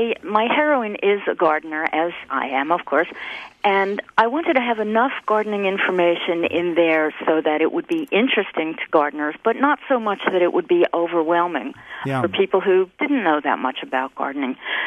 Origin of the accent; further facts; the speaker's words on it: Brooklyn, New York, United States; I grew up in Brooklyn, New York, not famous for its gardens, although we do have a wonderful botanic garden.